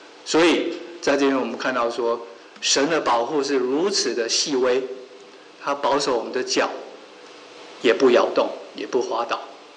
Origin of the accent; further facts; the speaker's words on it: Taiwan; moved away; 我从台湾来也是一样，回到台湾夏天的时候